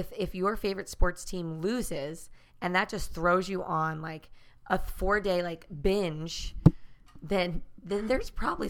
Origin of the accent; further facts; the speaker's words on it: Boston, Massachusetts, United States; will always root for the Red Sox because they're from Boston, mm-hmm. and I'm from Boston